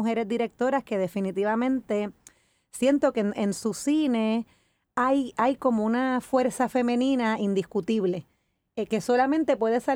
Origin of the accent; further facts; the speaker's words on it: Ponce, Puerto Rico; also born or lived in United States; soy mujer, soy madre, nací en Ponce, me crié en Puerto Rico, pero me formé profesionalmente en Estados Unidos.